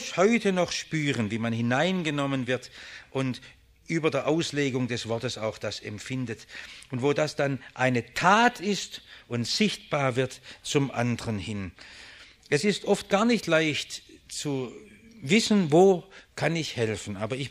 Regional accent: Germany; dass wir als Deutsche oft so schwer tun, einen anderen anzusprechen und ihm ein wenig Liebe zu zeigen.

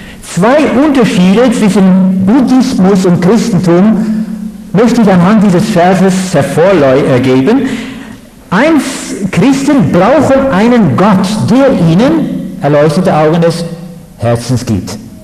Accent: Netherlands; Ich komme aus Holland. Ich bin tatsächlich tibetischer Buddhist gewesen für eine Zeit von gut 7 Jahren.

